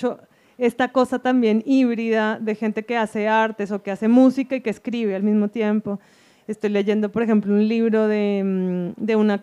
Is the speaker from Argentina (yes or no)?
no; Cali, Valle del Cauca, Colombia; also born or lived in Quito, Ecuador; now in Medellín, Colombia; como crecí en Cali y en Quito, Medellín era una ciudad nueva para mí, yo era extranjera acá